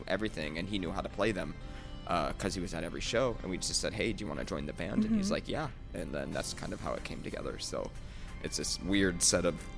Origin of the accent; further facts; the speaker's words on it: Midwest, United States; So we grew up playing, like, pop punk or alternative, you know, growing up in the Midwest and whatnot.